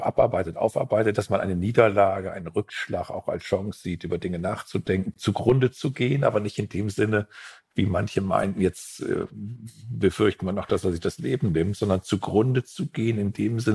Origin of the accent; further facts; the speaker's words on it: Osnabrück, Lower Saxony, Germany; in meiner Heimatstadt Osnabrück